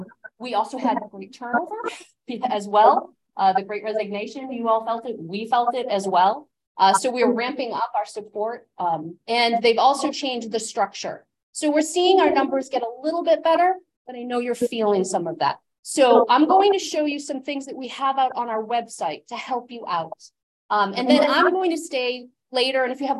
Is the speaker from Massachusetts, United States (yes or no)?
yes; Massachusetts, United States; But born and raised in Massachusetts, I've always been a Massachusetts girl.